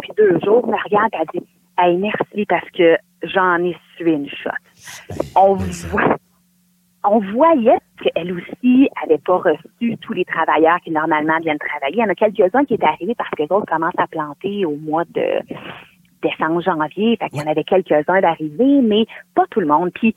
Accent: Carignan, Quebec, Canada; et puis moi, je suis de Carignan.

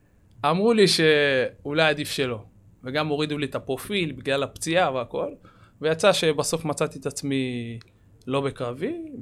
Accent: Kiryat Gat, Southern District, Israel; אנחנו גדלנו בפריפריה, בקריית גת.

